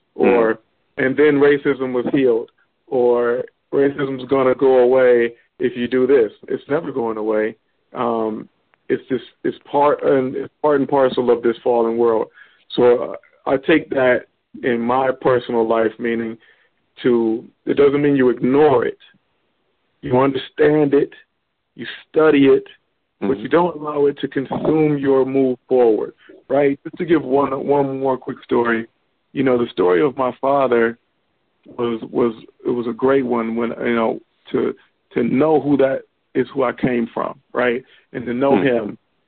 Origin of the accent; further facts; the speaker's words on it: Cleveland, Ohio, United States; I mean, as I was raised in Cleveland, Ohio. My parents are from Alabama and Mississippi.